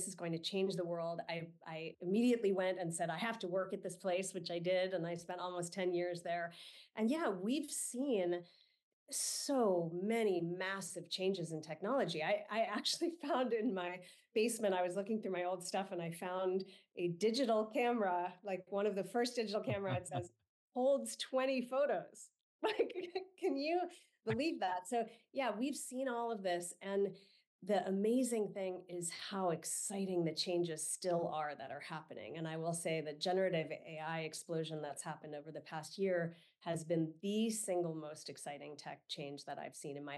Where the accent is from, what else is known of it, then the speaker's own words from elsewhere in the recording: San Francisco, California, United States; So it is true. I grew up in San Francisco. So I grew up amidst a sea of innovators.